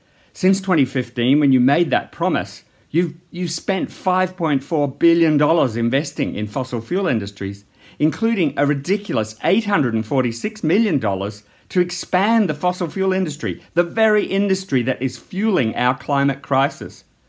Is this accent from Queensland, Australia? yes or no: yes; Brisbane, Queensland, Australia; Hi Westpac … I'm from Brisbane.